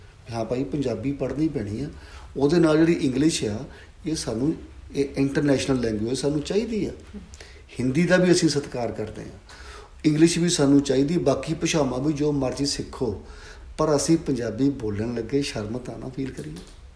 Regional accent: Nur Mahal, Punjab, India; ਅਸੀਂ ਪਿੰਡ ਦੇ ਸਕੂਲ 'ਚ ਹੀ ਪੜ੍ਹੇ ਹਾਂ, ਨੂਰ ਮਹਿਲ ਸਾਡਾ ਪਿੰਡ ਚੀਮਾ ਜੀ ਮੇਰਾ ਨੂਰ ਮਹਿਲ ਦੇ ਨਾਲ

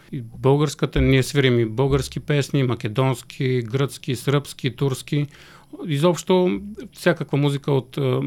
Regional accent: Veliko Tarnovo, Veliko Tarnovo Province, Bulgaria; Започнах да свиря в детския фолклорен ансамбъл в моя роден град Велико Търново.

